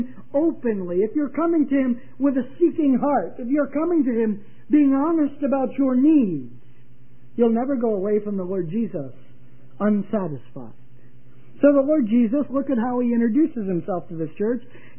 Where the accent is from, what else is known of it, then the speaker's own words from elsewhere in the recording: New England, United States; accent: Yankee; You think my Yankee accent's bad, you should hear some of them, whose first language was German